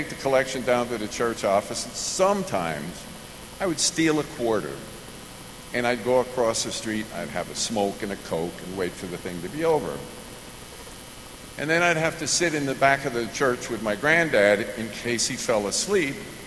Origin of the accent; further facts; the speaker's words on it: Pennsylvania, United States; I'm a kid from Eastern Pennsylvania, not too far from here, between Allentown and Stroudsburg, but call it Poconos, you know.